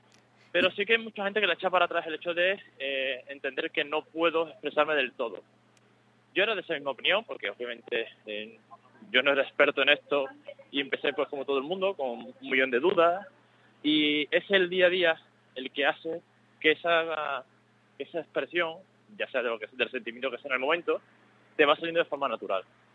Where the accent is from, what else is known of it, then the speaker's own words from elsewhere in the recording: Seville, Andalusia, Spain; Bueno, pues soy de Sevilla, nací en los 80